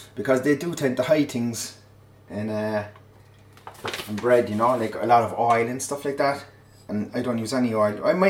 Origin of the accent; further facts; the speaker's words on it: Ireland; And it's really important as well for, you know, when we're Irish, we have to bake a lot of bread